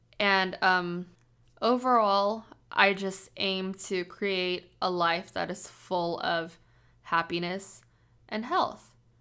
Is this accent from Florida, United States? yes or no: no; San Diego, California, United States; now in Gulfport, United States; But I'm 22 years old. I'm from San Diego, California.